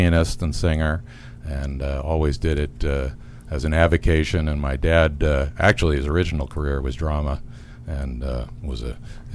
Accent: Bethesda, Maryland, United States; also born or lived in Washington, D.C.; I was born in the District of Columbia and grew up in Bethesda.

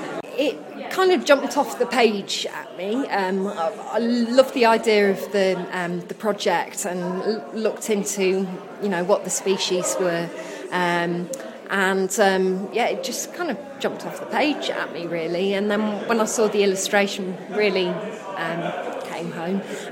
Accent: Wales, United Kingdom; I grew up in Mid Wales

